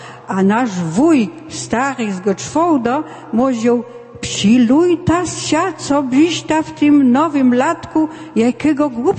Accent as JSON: {"language": "Polish", "region": "Warmian-Masurian Voivodeship", "country": "Poland", "said": "No my przyjechaliśmy z Warmii, Warmia i Mazury, tam gdzie są jeziora, lasy"}